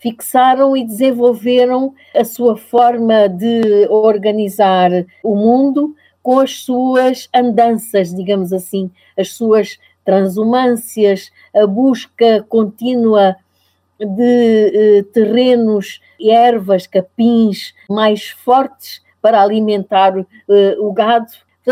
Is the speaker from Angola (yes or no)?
yes; Angola; born there; Eu não direi para todo o território que é hoje Angola, nomeadamente o sítio onde eu nasci é um lugar onde a língua portuguesa chega muito tarde